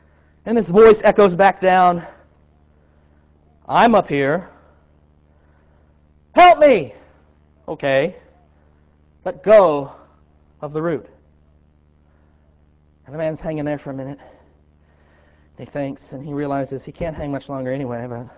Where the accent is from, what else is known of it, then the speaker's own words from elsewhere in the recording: Texas, United States; I'm not from Missouri. I'm from Texas.